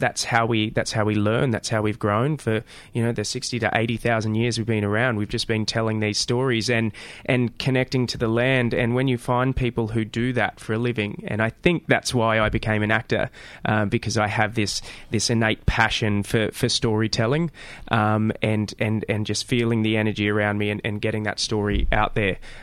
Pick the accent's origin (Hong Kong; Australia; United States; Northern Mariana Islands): Australia; Wagga Wagga, New South Wales; I'm a Wiradjuri man from country New South Wales. I grew up predominantly in Wagga Wagga. Means land of many crows, and my family from the Brungle Mission.